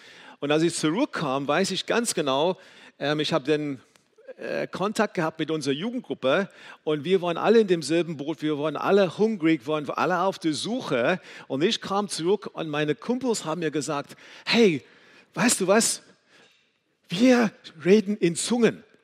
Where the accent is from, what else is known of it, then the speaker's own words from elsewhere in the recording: South Africa; Ich bin in einer großen, so traditionellen Kirche dann aufgewachsen in Südafrika.